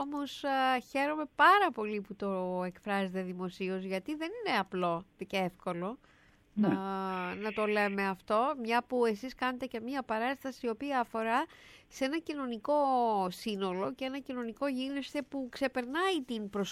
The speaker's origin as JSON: {"language": "Greek", "town": "Thessaloniki", "region": "Central Macedonia", "country": "Greece", "said": "εγώ έχω μια ιδιαίτερη σχέση με τη Θεσσαλονίκη, μην τα λέμε τώρα. Είμαι Θεσσαλονικιά"}